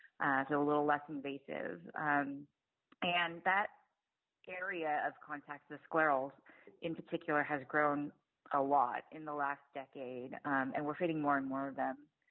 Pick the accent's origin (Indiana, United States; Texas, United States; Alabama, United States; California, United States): California, United States; San Francisco; But I was born in San Francisco and we just never really found a good reason to leave.